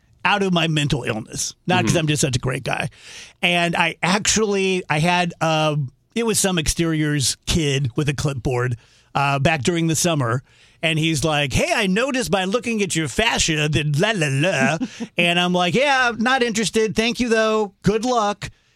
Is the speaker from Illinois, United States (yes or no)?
yes; South Roxana, Illinois, United States; And you have to remember, I'm from South Roxana, right? I'm just waiting to get sued. I'm looking out for the revenuers. Like, I'm hick.